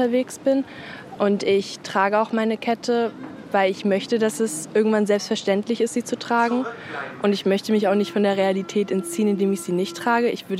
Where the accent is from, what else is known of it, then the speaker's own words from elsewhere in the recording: Berlin, Germany; Ich bin hier aufgewachsen und groß geworden in Berlin und fühle mich hier auch zu Hause.